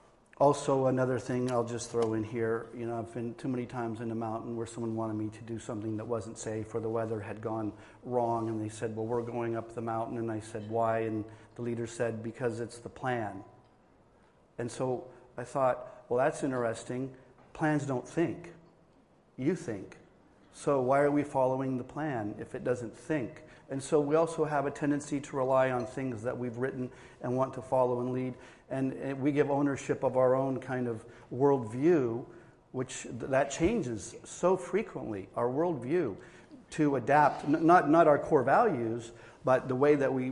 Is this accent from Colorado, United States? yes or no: yes; Colorado, United States; also born or lived in Wyoming; now in Boston, United States; I was born and raised in Wyoming, grew up in Colorado, live in Boston